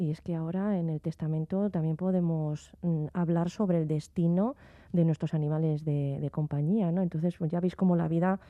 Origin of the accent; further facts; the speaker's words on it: Basque Country, Spain; como los vascos pues hemos emigrado, ¿no? Y hemos estado casi en todo el mundo